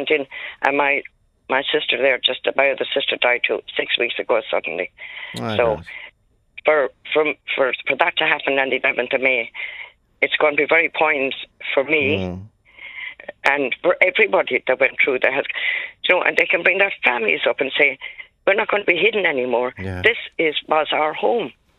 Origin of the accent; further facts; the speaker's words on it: Ireland; We were born with a name, and we're still a human being. We're still Irish citizens. I was born, and I left home, and I was 21.